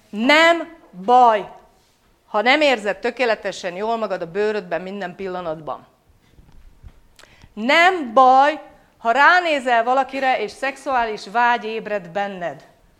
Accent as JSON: {"language": "Hungarian", "region": "Transylvania", "country": "Romania", "said": "ugye erdélyi vagyok, románul azt jelenti, hogy te fiú"}